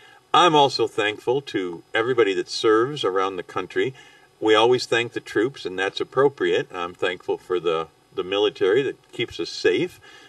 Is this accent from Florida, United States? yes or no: no; Webster, New York, United States; And I talked to my brother Tim in Webster, New York, my hometown.